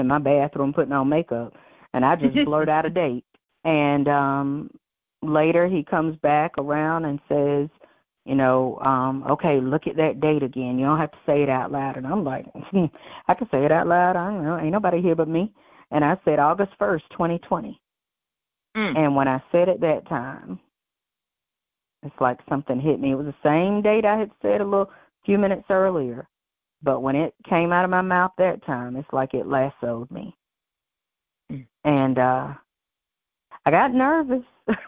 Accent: Aiken, South Carolina, United States; Well, I am from Aiken, South Carolina, and I hail from the little area we call Petticoat Junction.

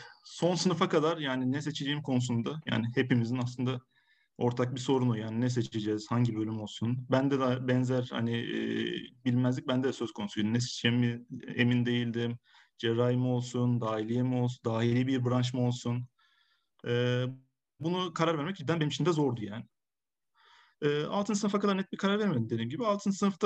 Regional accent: Antalya, Turkey; 92 yılında Antalya'da doğdum. İlk orta öğrenimim ve lise eğitimim Antalya'da.

